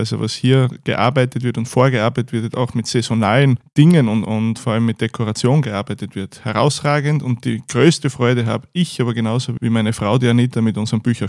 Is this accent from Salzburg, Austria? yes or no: no; Styria, Austria; born there; Als gebürtiger Oststeirer habe ich schon ein paar Geheimtipps für dich.